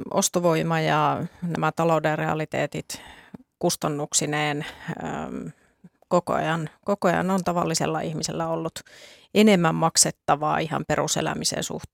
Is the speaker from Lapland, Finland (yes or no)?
yes; Rovaniemi, Lapland, Finland; Itse tulen Lapista Rovaniemeltä